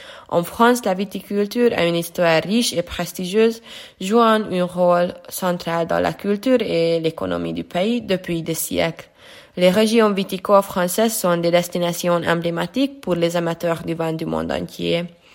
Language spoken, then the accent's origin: French; Badacsony, Veszprém County, Hungary; je viens de Badachon qui est une région viticole hongroise où ma famille produit aussi du vin.